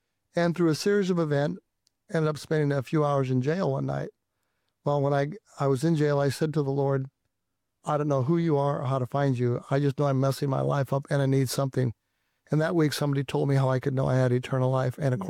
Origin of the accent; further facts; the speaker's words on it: Omaha, Nebraska, United States; I grew up in the Omaha area and did not grow up in a home that was active spiritually.